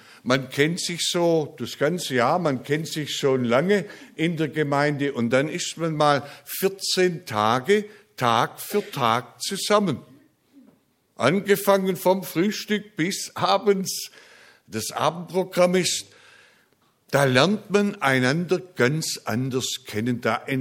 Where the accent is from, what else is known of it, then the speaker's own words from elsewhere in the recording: Germany; Für uns als Deutsche ist das zuerst eine Glaubensprüfung.